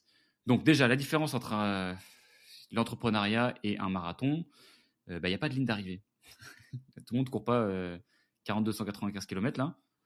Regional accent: Versailles, Île-de-France, France; moi, j'ai grandi à Versailles, les amis. J'ai grandi à Versailles dans une famille qui n'était pas particulièrement catholique, tradie, etc.

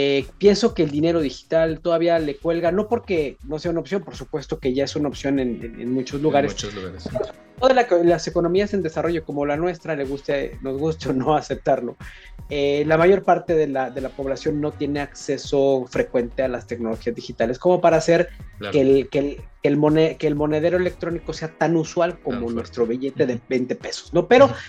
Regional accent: Mexico; Oye, sí, yo soy mexicano, somos mexicanos

